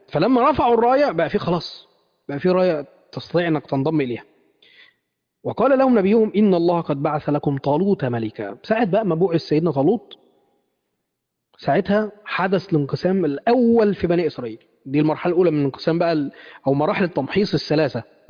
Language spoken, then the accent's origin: Arabic; Mansoura, Dakahlia, Egypt; يعني أنا مثلا من المنصورة، في المنصورة مقابر